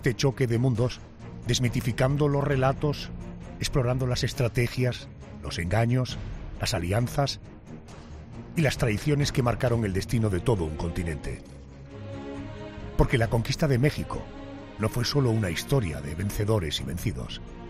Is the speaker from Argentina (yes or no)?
no; Spain; ¿somos los españoles conscientes de la importancia del hecho que vamos a narrar hoy?